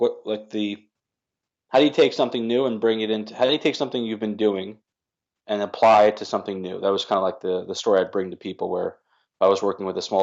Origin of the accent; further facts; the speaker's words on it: New York, United States; I grew up in New York area, went to school for finance and for banking.